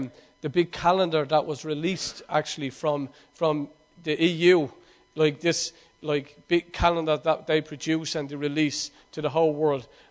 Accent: Ireland; Like, being Irish, like, tea is everything, isn't it?

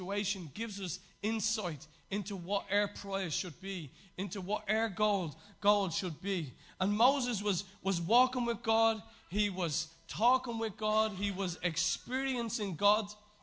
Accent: Ireland; we know as Irish and anyone else that is not there

